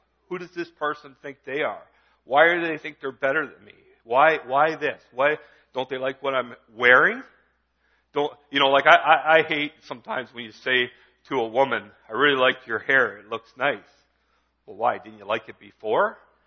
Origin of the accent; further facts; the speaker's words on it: Canada; I'm a Canadian. Yeah, I'm proud. I'm Canadian. I was blessed by God to be born in this country.